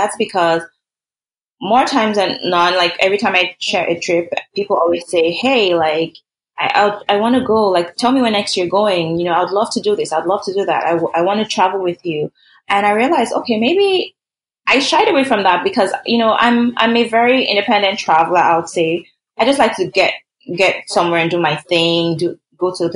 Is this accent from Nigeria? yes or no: yes; Nigeria; moved away as an adult; I grew up in Nigeria. Like for like the first 22 years, I didn't travel anywhere. Like I was in Nigeria.